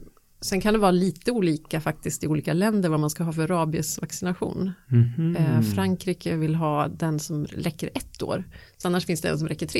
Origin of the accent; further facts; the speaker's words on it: Sweden; Men apropå tågluffen så måste jag ju säga att det man reagerar på kanske som svensk är ju att de har inga djuravdelningar på de här tågen.